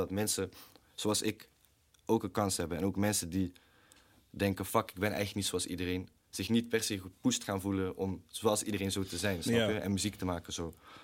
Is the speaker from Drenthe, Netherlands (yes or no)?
no; North Brabant, Netherlands; Bij ons in Brabant zeggen ze, sorry man, wil je nog cola erbij of zo?